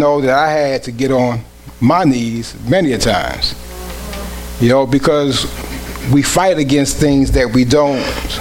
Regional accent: New York, United States; I'm from New York, so I'm going to drive like I'm from New York.

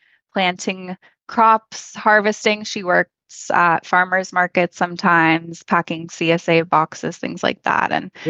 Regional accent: Walnut Creek, California, United States; also born or lived in Pleasant Hill; So I grew up in the East Bay area, specifically Walnut Creek. I actually was born in Pleasant Hill and lived there till I was about 10, which is just a neighboring town.

